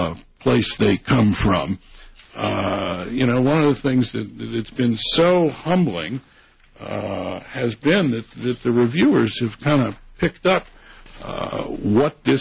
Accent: Washington, District of Columbia, United States; now in New York, United States; I'm from Washington. I live in New York, but I'm a second-generation Washingtonian

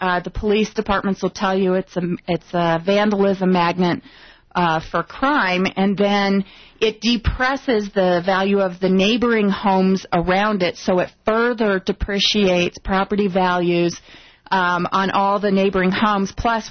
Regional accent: Aurora, Colorado, United States; you know, I come from Aurora

